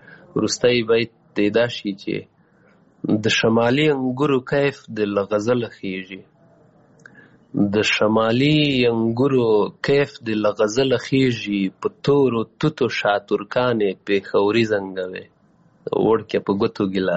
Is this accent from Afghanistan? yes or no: yes; Paktika, Afghanistan; also born or lived in Waziristan, Pakistan; زه پیدا شوی په وزیرستان کې یم، بیا بیرته کډه شوی پکتیکا کې یم، او پکتیکا غوندې یو ولایت کې یوه وړه سیمه چې هغوی